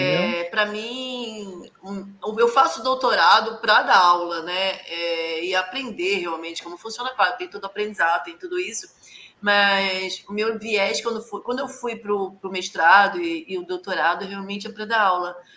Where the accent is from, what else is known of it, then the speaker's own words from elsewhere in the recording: Rio de Janeiro, Brazil; Como carioca, a gente tem esse lado meio receptivo, né?